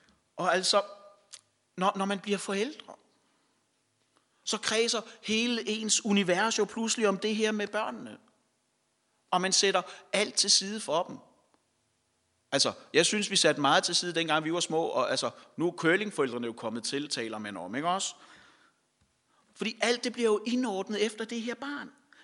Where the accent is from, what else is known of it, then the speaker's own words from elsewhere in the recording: Nykøbing Falster, Zealand, Denmark; nogle af os har, fordi vi er vokset op i Nykøbing Falster